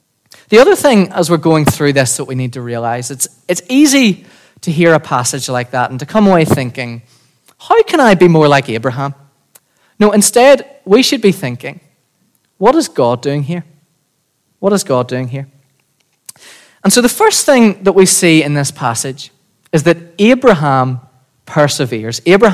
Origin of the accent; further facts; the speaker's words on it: Bangor, United Kingdom; I'm from Bangor, as you know. Been born and bred here all my life.